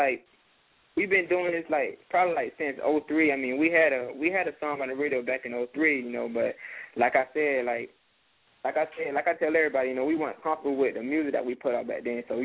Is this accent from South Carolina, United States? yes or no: yes; Darlington, South Carolina, United States; also born or lived in Florence; Okay. Well, I was born in Florence, but you know I was raised in Darlington, aka Darlington.